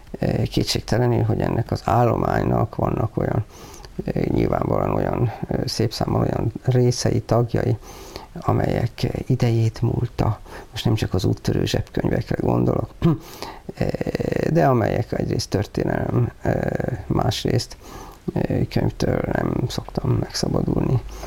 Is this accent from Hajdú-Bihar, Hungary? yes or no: no; Miskolc, Borsod-Abaúj-Zemplén, Hungary; now in Nyíregyháza, Hungary; Nem vagyok nyíregyházi, miskolci vagyok, véletlenszerűen kerültem ide, itt volt állás.